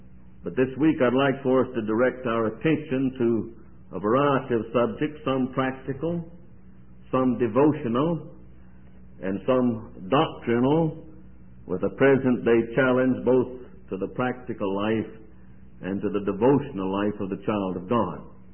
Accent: Kernersville, North Carolina, United States; I'm not from Winston-Salem. I'm from a city between Winston-Salem and Greensboro called Kernersville.

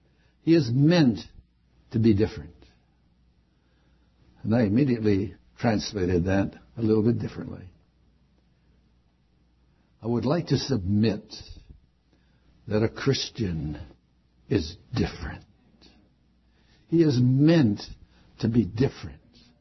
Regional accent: Moraga, California, United States; That means San Ramon. That means my hometown of Moraga.

